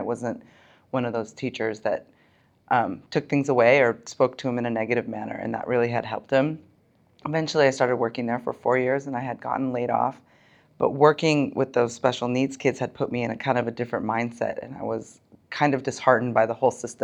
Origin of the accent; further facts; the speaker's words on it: Spokane, Washington, United States; born there; I was born in Spokane, Washington. I was first generation Iranian, born to Iranian parents.